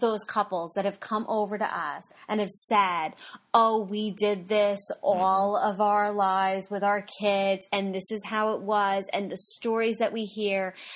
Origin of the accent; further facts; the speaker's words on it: New Jersey, United States; because we are from New Jersey, and we don't live in an area that is huge in the RVing culture.